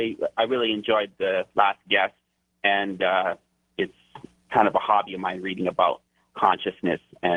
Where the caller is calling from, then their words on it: Hawaii, United States; Okay, yeah, I'm calling from Hawaii.